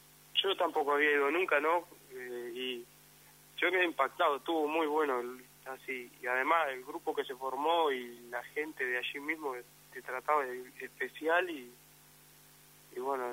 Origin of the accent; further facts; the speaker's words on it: Durazno, Uruguay; born there; Yo nací, bueno, primero nací aquí en Durazno, en la ciudad misma.